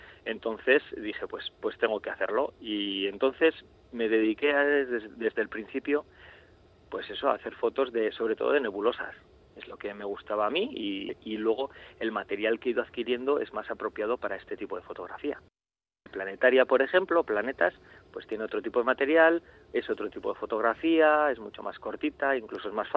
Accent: Tafalla, Navarre, Spain; Mientras me aleje lo suficiente, yo soy de Tafalla, me alejo lo suficiente y saco.

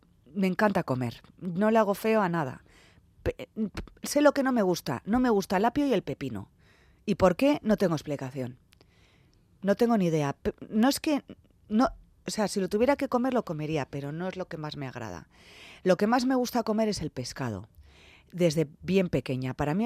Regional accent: San Sebastián, Basque Country, Spain; yo soy de Donosti, con todos los años que estuve fuera, ¿usted de dónde es? De San Sebastián.

